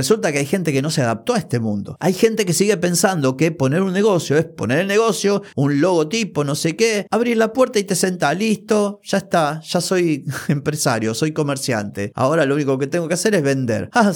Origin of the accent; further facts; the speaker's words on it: Mar del Plata, Buenos Aires Province, Argentina; yo soy de Mar del Plata, la capital del país en su momento, bueno, sigue siendo Buenos Aires